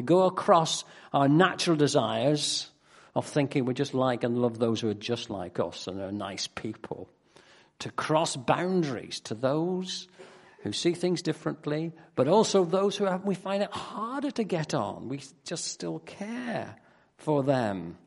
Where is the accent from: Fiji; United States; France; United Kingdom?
United Kingdom; Northern Ireland; also born or lived in Macclesfield, England; I was brought up in Northern Ireland. I said I was born in Macclesfield.